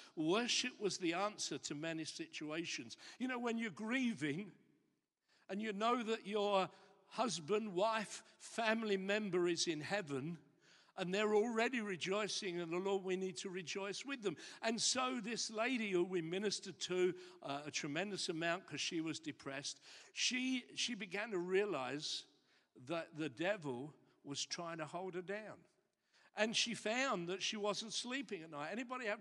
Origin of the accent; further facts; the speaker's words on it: England, United Kingdom; Now, it doesn't mean that we have to stop being English. We can still be English